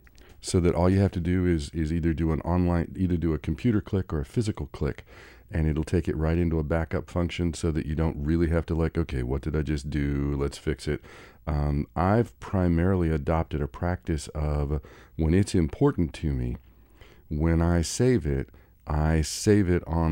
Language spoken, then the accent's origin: English; Kansas, United States; When I was growing up in Kansas, which is not exactly the heartbeat of the spiritual, metaphysical, New Age community, and certainly wasn't when I was growing up there